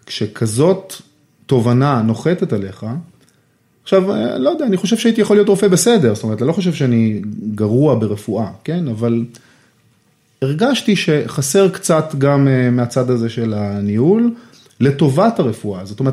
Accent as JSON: {"language": "Hebrew", "town": "Yehud", "region": "Central District", "country": "Israel", "tie": "born or raised there", "said": "בעצם מגיל אפס, גדלתי ביהוד. תיכון מקיף יהוד, זה היה התיכון של אמא שלי"}